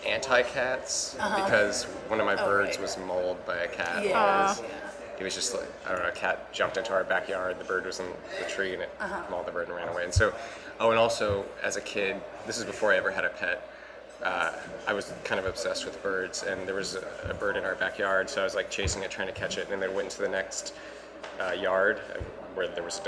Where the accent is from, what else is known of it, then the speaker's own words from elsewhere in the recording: Irving, Texas, United States; I grew up in Irving, Texas, and then I moved to Richardson, Texas. I went to school at the University of Texas at Austin, where I studied film.